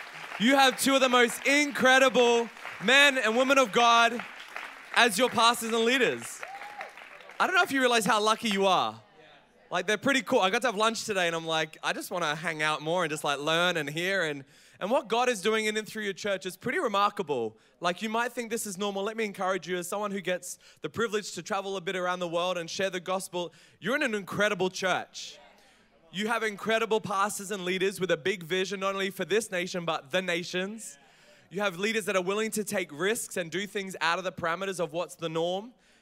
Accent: Brisbane, Queensland, Australia; And as mentioned, I'm from Brisbane, so please don't hate me. I'm not from Perth, but I love this city.

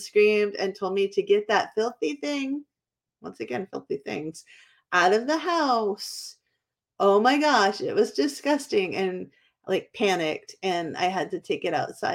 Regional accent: Bedford, New Hampshire, United States; Where I grew up in Bedford, New Hampshire, they had we often went to an animal park

